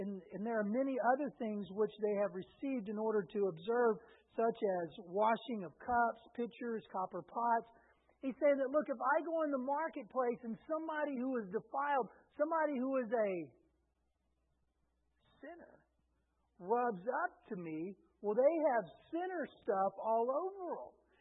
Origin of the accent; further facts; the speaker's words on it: Texas, United States; Yeah, I'm from Texas. I understand what spittoons are.